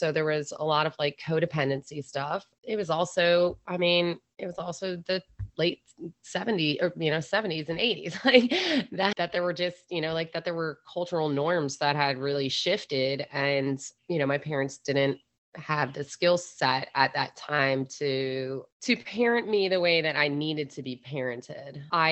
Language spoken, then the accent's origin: English; Philadelphia, Pennsylvania, United States; accent: Philadelphia; like my Philly accent was so strong that the kids there were like, are you from England?